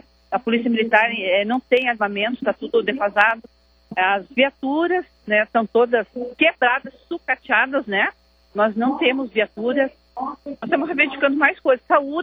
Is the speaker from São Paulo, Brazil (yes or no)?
no; Curitiba, Paraná, Brazil; nós somos de Curitiba, né?